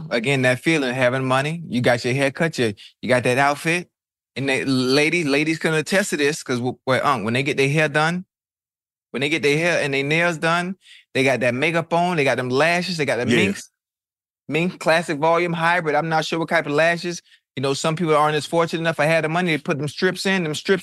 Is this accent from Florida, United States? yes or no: yes; Miami, Florida, United States; Obviously, you know, I'm from Liberty City.